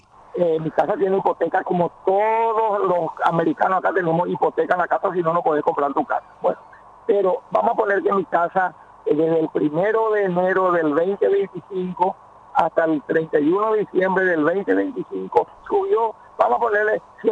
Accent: Paraguay; tan rico en el tipo de gente que somos los paraguayos también, ¿verdad?

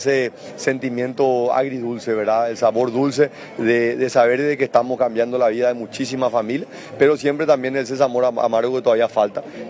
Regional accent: Paraguay; yo hablo como un hincha más, como un paraguayo que se siente tremendamente orgulloso

